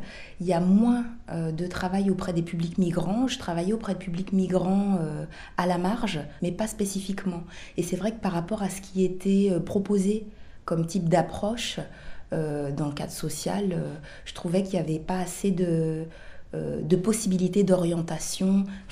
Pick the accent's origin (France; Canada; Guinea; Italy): France; Paris, Île-de-France; born there; Moi, je suis antillaise d'origine. Je suis née à Paris, mais c'est vrai que je n'ai pas vécu aux Antilles.